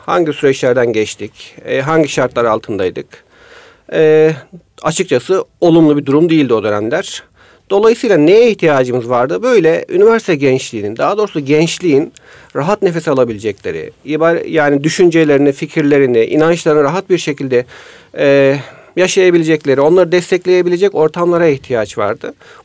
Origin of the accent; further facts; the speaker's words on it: Bilecik, Turkey; Kendim Bilecikliyim.